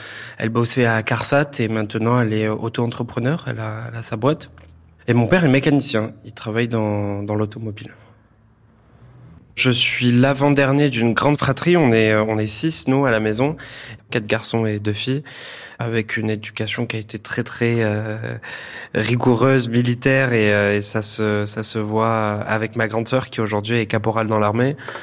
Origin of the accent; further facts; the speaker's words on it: Marseille, Provence-Alpes-Côte d'Azur, France; j'ai 19 ans et j'ai passé toute mon enfance à Frévalons, c'est un quartier du 13e arrondissement de Marseille. Et actuellement, j'habite dans le 15e arrondissement.